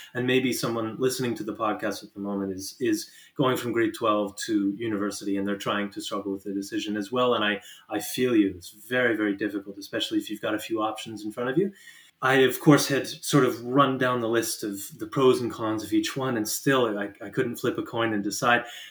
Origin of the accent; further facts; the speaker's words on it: Niagara Falls, Ontario, Canada; So I am a Niagara local originally. I grew up in Niagara Falls